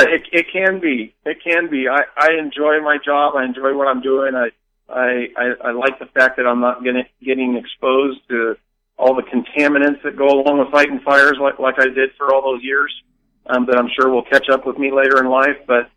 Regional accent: Los Angeles, California, United States; as well as growing up in Los Angeles, my uncle's best friend was a captain with L.A. County Fire Department.

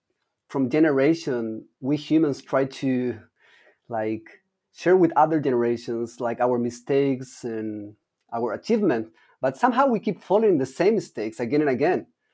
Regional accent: Santiago, Santiago Metropolitan Region, Chile; I'm from Santiago, which is the capital, but I grew up more like in the mountain side

